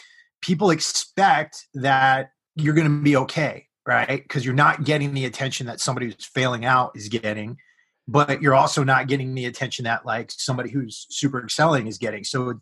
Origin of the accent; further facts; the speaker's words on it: New England, United States; the things I get from this, you know, you grew up in New England, you're still in New England, and I grew up in New England myself, right?